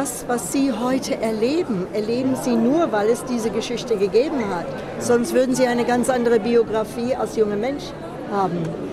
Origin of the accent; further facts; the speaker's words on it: United States; German is a second language; Und ich muss sagen, als Amerikaner, da hat man in eine ziemlich gute Zeit gelebt.